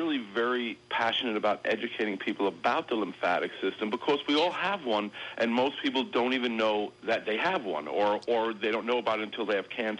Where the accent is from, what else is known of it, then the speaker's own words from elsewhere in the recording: New York City, New York, United States; You know, I grew up in Brooklyn, New York. I love to eat.